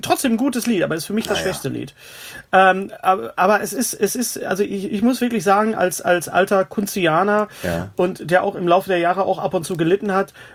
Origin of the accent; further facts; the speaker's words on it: West Germany, Germany; weil ich bin ja ein Wessi.